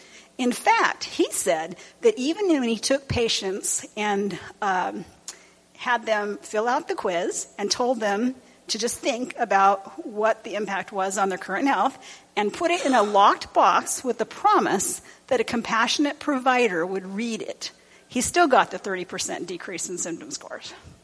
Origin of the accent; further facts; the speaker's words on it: California, United States; I wonder how this study would have come out if it had been done where I grew up near Los Angeles, in the gang neighborhood.